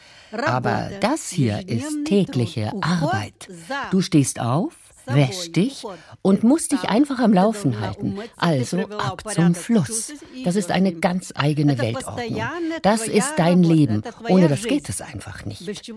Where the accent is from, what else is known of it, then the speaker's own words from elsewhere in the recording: Ukraine; Er fragt: Woher kommen Sie denn? Ich sage: Aus der Ukraine.